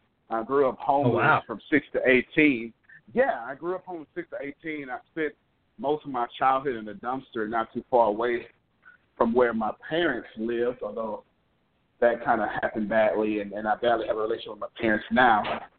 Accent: Texas, United States; At least I'm from Texas, right? So normally in the South, that's a woman thing

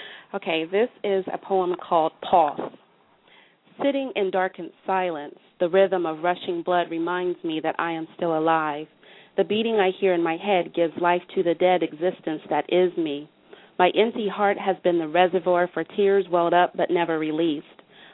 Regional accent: Springfield, Ohio, United States; I am from Springfield, Ohio.

